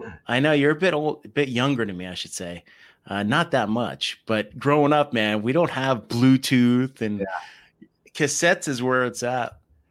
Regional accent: New Jersey, United States; I grew up in New Jersey, but I grew up in like the green part right next to the Appalachians, a town of 5,000 people.

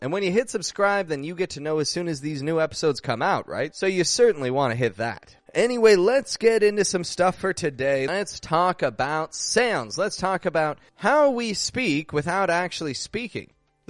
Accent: Toronto, Ontario, Canada; I'm from Toronto, Canada

